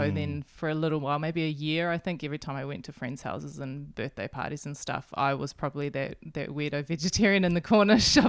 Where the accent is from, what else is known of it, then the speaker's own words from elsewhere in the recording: Whangaroa, Northland, New Zealand; I grew up vegetarian here in Whangaroa.